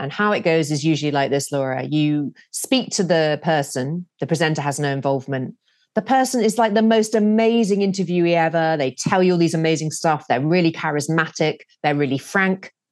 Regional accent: United Kingdom; So we chatted about the weather, of course, being British.

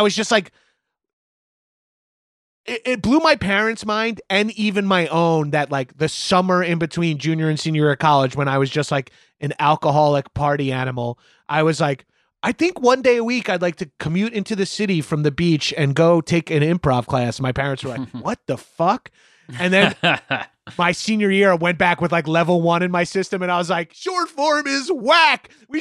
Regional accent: New York, United States; And I'm from Long Island, just outside of New York City.

